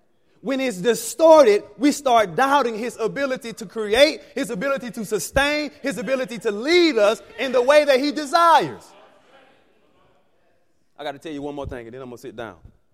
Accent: Mobile, Alabama, United States; When I get there, I'm from Mobile, Alabama.

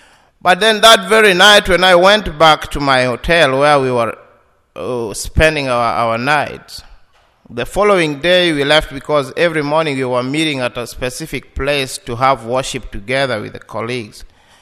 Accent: Kenya; I'm a Kenyan. So most of these experiences were not strange to me.

